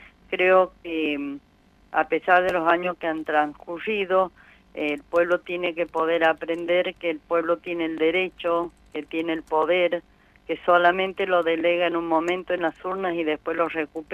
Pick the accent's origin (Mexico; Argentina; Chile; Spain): Argentina; como peronistas y como argentinos